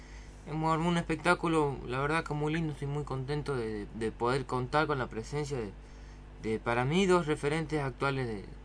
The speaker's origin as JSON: {"language": "Spanish", "town": "Yerba Buena", "region": "Tucumán", "country": "Argentina", "said": "Yerbabuena, que es una ciudad que queda a 5 kilómetros de la capital. Ahí más cerquita de la capital."}